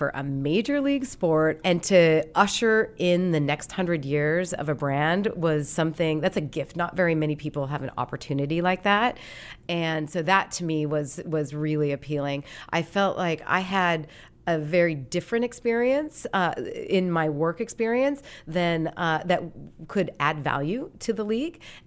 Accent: Great Falls, Montana, United States; So I grew up in Montana, and I grew up in Great Falls, which was the big city in Montana.

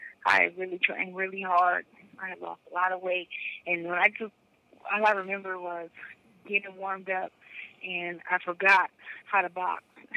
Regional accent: San Francisco, California, United States; My family, I'm born and raised in San Francisco.

